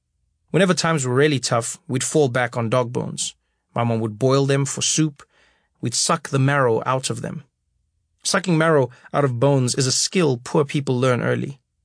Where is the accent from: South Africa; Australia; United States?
South Africa; Soweto, Gauteng; Growing up in Soweto, our dream was to put another room on our house.